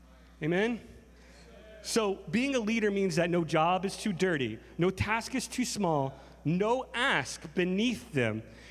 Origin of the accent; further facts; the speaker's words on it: the South, United States; You know, where I grew up in the South, everybody's Mr. and Mrs., even if they're younger than you.